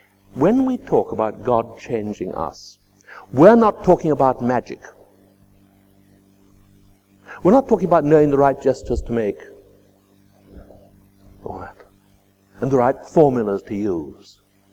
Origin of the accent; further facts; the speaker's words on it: England, United Kingdom; I mean, as English people, we're all strugglers, aren't we?